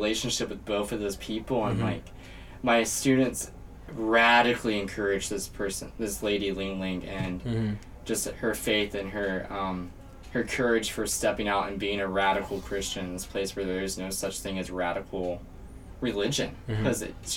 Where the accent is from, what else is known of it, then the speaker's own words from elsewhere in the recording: United States; I'm from America originally.